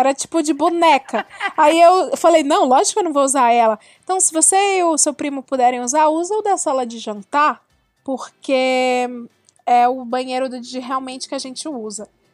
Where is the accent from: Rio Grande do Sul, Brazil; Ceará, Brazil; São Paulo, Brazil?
Ceará, Brazil; Eu sou do Ceará, eu era de periferia.